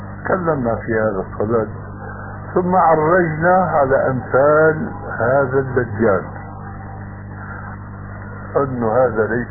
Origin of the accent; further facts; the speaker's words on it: Damascus, Damascus Governorate, Syria; قال أحد المشايخ عندنا في دمشق